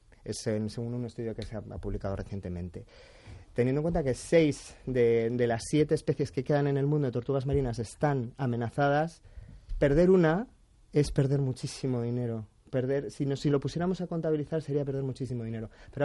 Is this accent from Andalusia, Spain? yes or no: yes; Almería, Andalusia, Spain; now in Málaga, Spain; Yo soy de Almería, vivo de medio malagueño, medio almeriense.